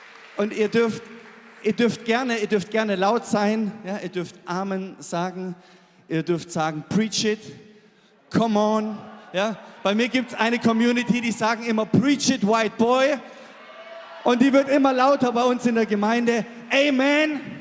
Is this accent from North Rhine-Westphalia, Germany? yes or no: no; Baden-Württemberg, Germany; jetzt für mich als Schwabe